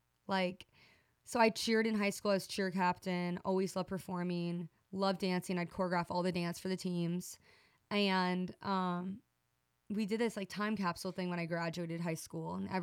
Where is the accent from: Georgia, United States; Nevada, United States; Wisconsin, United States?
Georgia, United States; Marietta; So I grew up in between the city and country. I grew up in Marietta, Georgia.